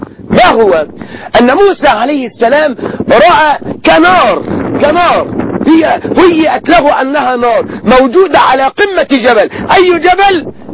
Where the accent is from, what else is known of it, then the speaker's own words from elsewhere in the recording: Egypt; لا شك أننا كمصريين نحب مصر ونعتز بمصر